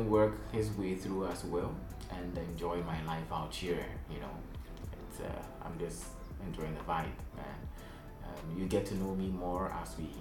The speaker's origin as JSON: {"language": "English", "country": "Ghana", "lives_now": "Estonia", "said": "I'm from Ghana, West Africa."}